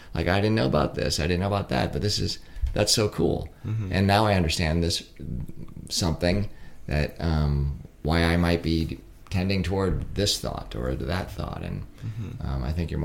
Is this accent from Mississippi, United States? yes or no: no; California, United States; now in Pennsylvania, United States; 20-some years ago, we moved from California to Pennsylvania. Mm-hmm. And I was raised in California.